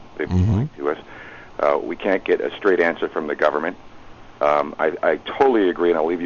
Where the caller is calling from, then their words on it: Montreal, Quebec, Canada; I'm calling from Montreal again